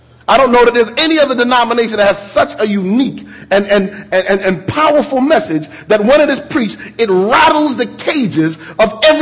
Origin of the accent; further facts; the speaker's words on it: Connecticut, United States; I had this as a holiday growing up in Connecticut